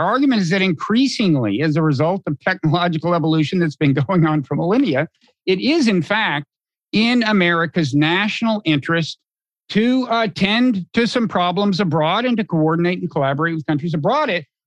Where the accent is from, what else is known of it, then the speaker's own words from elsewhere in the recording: United States; but I'm just speaking as an American.